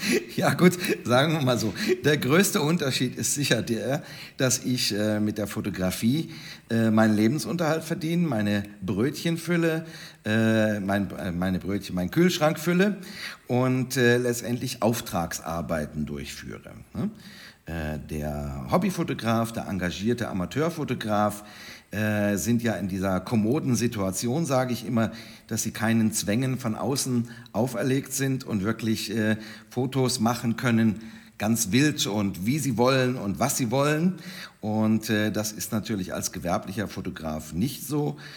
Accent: Konstanz, Baden-Württemberg, Germany; ich komme aus Konstanz am schönen Bodensee, ganz unten im Süden von Deutschland.

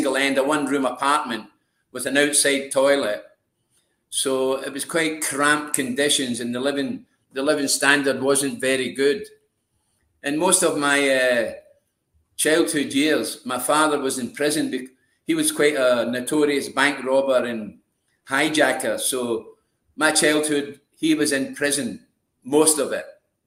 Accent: Glasgow, Scotland, United Kingdom; Yeah, well, I was born in Glasgow in 1950.

